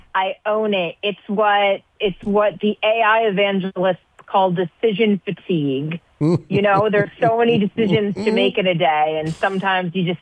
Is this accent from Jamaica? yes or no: no; California, United States; So for instance, so I'm from California. I could not live in California right now if I wanted to.